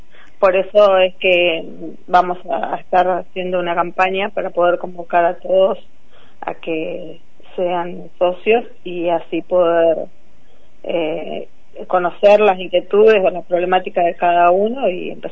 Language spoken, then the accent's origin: Spanish; Allen, Río Negro, Argentina; Sí, yo soy de Allen